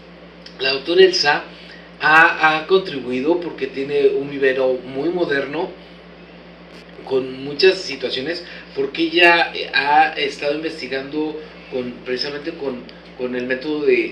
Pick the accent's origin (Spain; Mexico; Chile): Mexico; Mexico City; Yo también llegué de la Ciudad de México